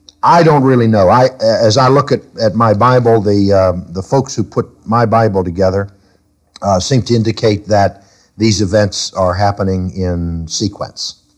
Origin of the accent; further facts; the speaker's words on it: Pennsylvania, United States; You know, I grew up in Pennsylvania. Farms were 100 acres, 200, 300, maybe 400 acres is a big farm.